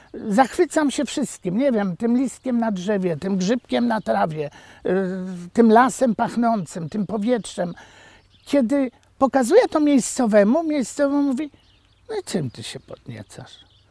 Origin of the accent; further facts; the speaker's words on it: Warsaw, Masovian Voivodeship, Poland; Osoba z miasta, osoba tak jak ja, jestem warszawiakiem, przyjeżdża na wieś